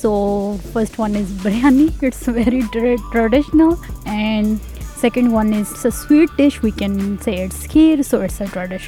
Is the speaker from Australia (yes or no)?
no; Pakistan; English is a second language; moved away as an adult; now in Slovenia; I came from Pakistan and I'm 31st year old and I'm doing here my PhD.